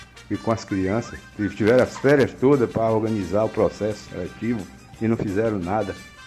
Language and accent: Portuguese; Vitória da Conquista, Bahia, Brazil; sou daqui da Conquista.